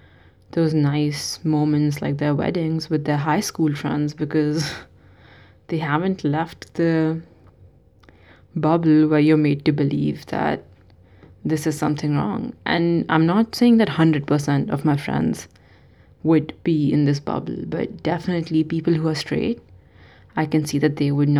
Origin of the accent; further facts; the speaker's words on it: India; I grew up in India